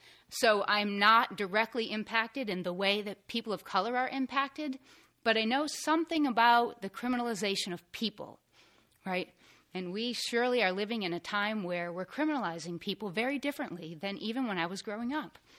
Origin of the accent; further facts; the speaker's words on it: Northampton, Massachusetts, United States; I am 40 years old. I was born in Northampton. I have been here forever. I grew up in the hill towns.